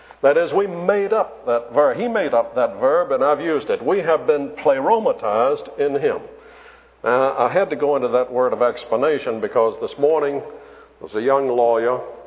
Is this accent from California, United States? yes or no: no; Charleston, South Carolina, United States; When I was a young boy growing up in Charleston, of course I became acquainted with the half houses there.